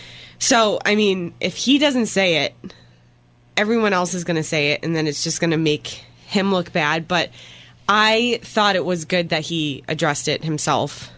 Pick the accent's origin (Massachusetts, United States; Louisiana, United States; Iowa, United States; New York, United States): Massachusetts, United States; Boston; I thought it was a great date, and not just saying because I'm from Boston, but...